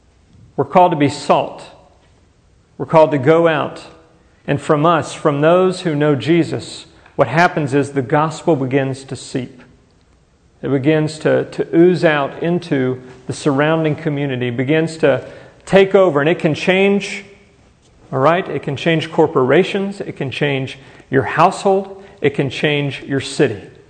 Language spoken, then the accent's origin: English; Conroe, Texas, United States; I remember whenever I grew up in Conroe, it was just a little city. It was 30 minutes outside of Houston.